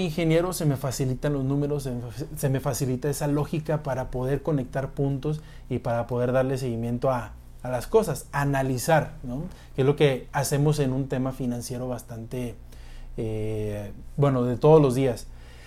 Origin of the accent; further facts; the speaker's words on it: Monterrey, Nuevo León, Mexico; now in Mexico City, Mexico; yo me vine de Monterrey para Ciudad de México a trabajar